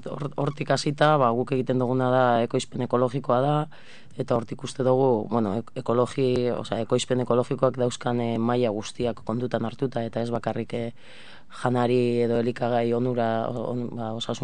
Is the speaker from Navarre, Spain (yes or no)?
no; Durango, Basque Country, Spain; Durangotik nator